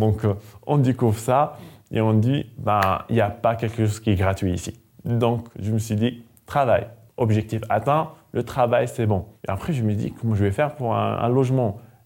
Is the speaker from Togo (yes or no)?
no; Algeria; now in France; je viens d'Algérie, je suis réfugié, queer, bien sûr. Ça fait 5 ans que je suis là en France